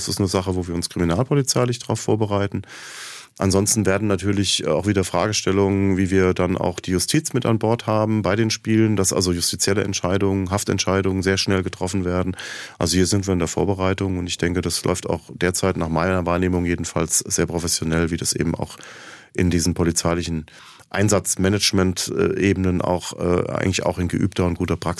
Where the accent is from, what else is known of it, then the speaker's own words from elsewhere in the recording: Frankfurt, Hesse, Germany; ich komme aus Frankfurt